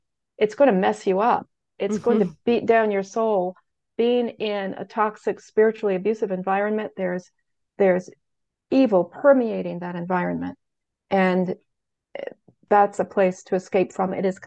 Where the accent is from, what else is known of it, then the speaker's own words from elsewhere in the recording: the South, United States; I'm from the South, so I'm going to say, bless your heart, all right?